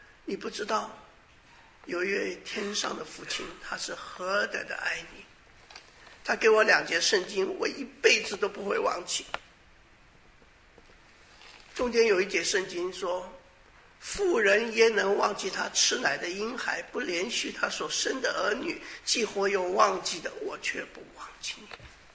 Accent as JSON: {"language": "Chinese", "country": "Taiwan", "tie": "born or raised there", "said": "我记得我小的时候在台湾的时候，人家说七月份很多事情都不该做"}